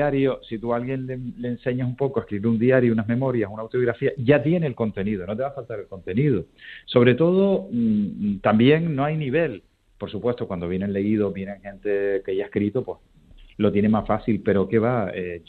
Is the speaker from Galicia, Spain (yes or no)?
no; Guía, Canary Islands, Spain; su patria chica en Gran Canaria, donde él es en mi pueblo, arriba en Guía, donde procedo yo